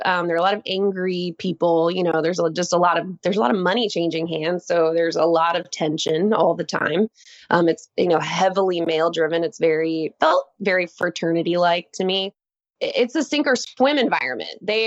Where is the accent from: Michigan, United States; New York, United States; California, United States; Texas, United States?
Texas, United States; I born and raised in Texas. Grew up, and I'm very sort of open about this, just grew up very much an achiever kid, like a performer.